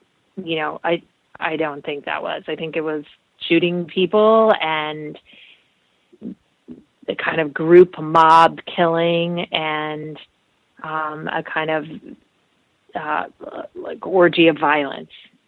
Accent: Baltimore, Maryland, United States; Mm-hmm. Baltimore.

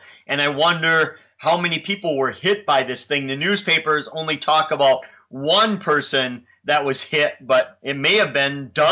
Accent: Wisconsin, United States; Of course, I'm from the North Woods of Wisconsin

